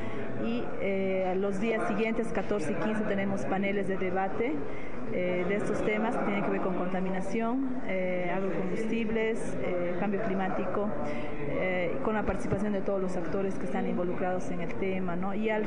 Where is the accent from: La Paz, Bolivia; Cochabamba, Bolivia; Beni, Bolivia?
La Paz, Bolivia; soy de La Paz, Bolivia